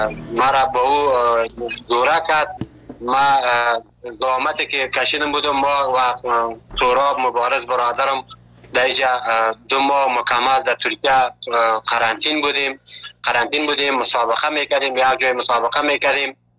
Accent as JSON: {"language": "Persian", "country": "Afghanistan", "lives_now": "Malatya, Turkey"}